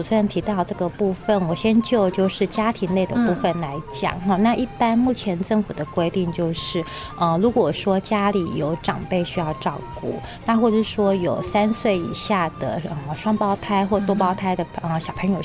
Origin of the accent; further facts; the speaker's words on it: Taiwan; 希望除了我们台湾人了解他们以外，也希望他们可以融入我们台湾人的生活环境里面。